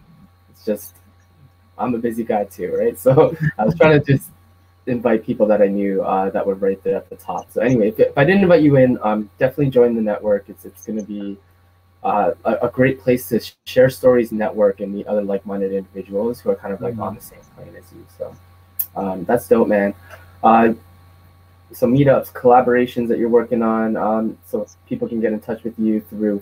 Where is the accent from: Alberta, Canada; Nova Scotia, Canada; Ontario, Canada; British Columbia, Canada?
Ontario, Canada; Toronto; growing up in Toronto, Canada, it was like I was the only Asian kid in my class.